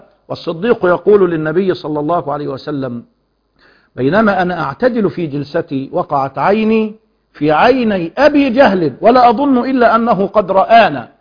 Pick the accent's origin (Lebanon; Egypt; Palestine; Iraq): Egypt; عندنا مثل في المصريين عشان بس بيسمعنا كتير من غير المصريين